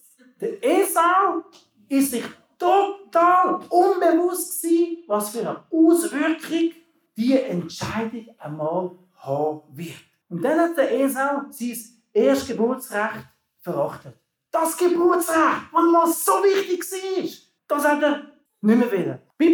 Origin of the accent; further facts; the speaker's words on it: England, United Kingdom; Also da bei uns in England essen das Zeug schon am Morgen früh, das heisst Beans und Toast.